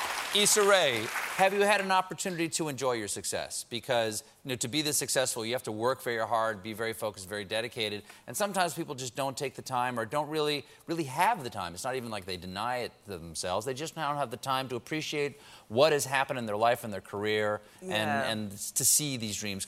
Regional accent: Ireland; It's an old Irish expression. I'm Irish.

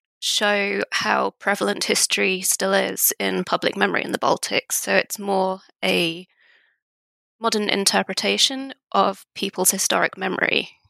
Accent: United Kingdom; Well, as you can tell, I'm British, but I do have Estonian roots, and that's why my name is maybe not typical of a British person.

